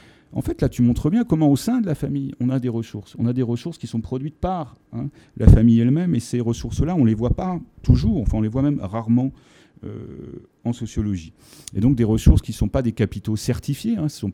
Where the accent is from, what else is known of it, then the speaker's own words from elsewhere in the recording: Flers, Normandy, France; Moi, j'ai grandi à Flers, dans l'Orne, qui est une ville où il y avait une forte immigration maghrébine, mais à distance des grandes villes, à peu près une heure des grandes villes.